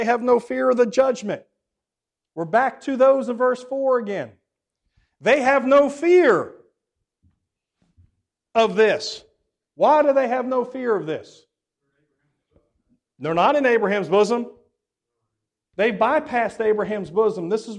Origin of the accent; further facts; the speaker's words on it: England, United Kingdom; I am an English person, so sometimes I have to remind myself of that.